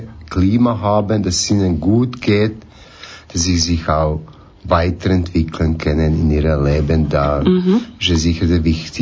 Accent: Serbia; moved away as an adult; now in Switzerland; ich komme ursprünglich aus Serbien, bin 1968 geboren in Serbien, bin dort aufgewachsen, mit 18 bin ich in die Schweiz gekommen. Das war 1986.

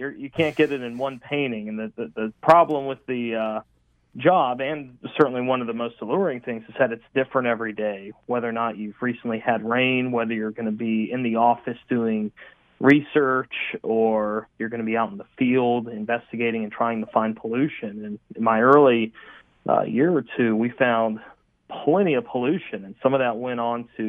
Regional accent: Charlotte, North Carolina, United States; I was born and raised in Charlotte, and I thought I had a pretty good feel for what was around me

